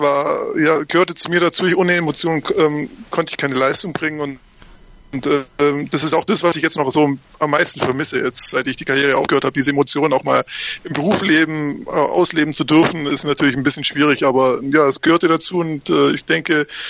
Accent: Friedrichshafen, Baden-Württemberg, Germany; Okay, ich habe angefangen in Friedrichshafen, wo ich herkomme.

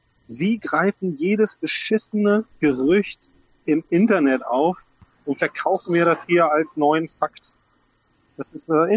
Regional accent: North Rhine-Westphalia, Germany; Sie sind Ostwestfale, ich bin Westfale, da trifft man sich ja.

